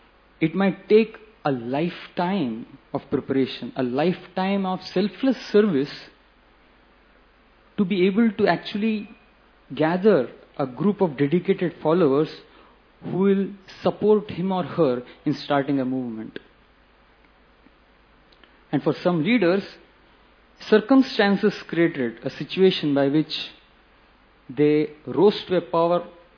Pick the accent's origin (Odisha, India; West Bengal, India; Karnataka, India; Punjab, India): Karnataka, India; first language Kannada; English is a second language; moved away as an adult; now in Mumbai, India; I am from Karnataka, right? My mother tongue is Kannada. So it's been 20 years since I've come to Mumbai.